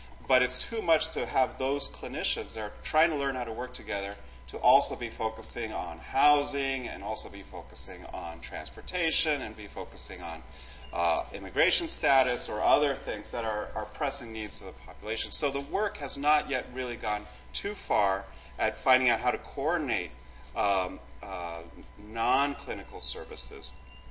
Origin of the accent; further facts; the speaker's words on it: California, United States; We're from California, so it's particularly early for us, although we've kind of gotten adjusted to the time.